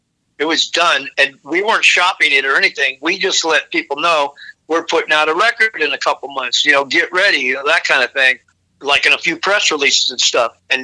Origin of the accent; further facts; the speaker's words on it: Hayward, California, United States; it's kind of funny because they're from Hayward, and I'm from Hayward.